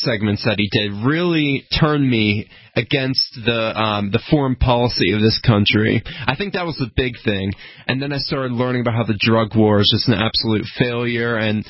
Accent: Kentucky, United States; Yeah, I'm from Kentucky.

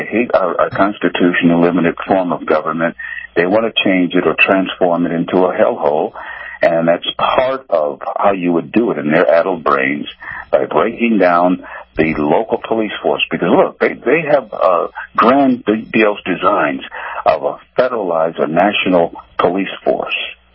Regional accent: United States; I was embarrassed as an American when I saw the picture

